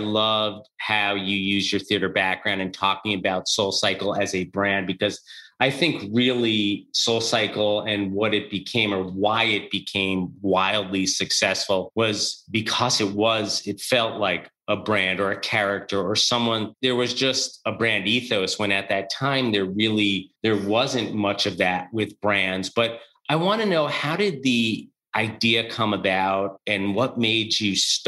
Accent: Edgemont, New York, United States; I grew up in Edgemont. So, you know, Edgemont, Ardsley, big for all you podcast listeners who are listening in like California.

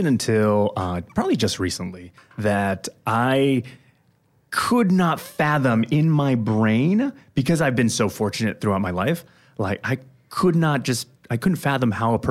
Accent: United States; And just like for my culture, being an American, my nationality, like everything tells me not to talk about my feelings over and over again.

